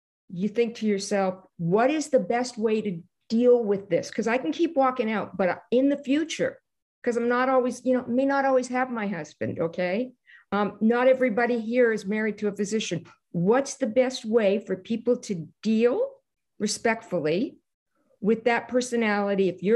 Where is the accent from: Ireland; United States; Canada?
Canada; I'm Canadian.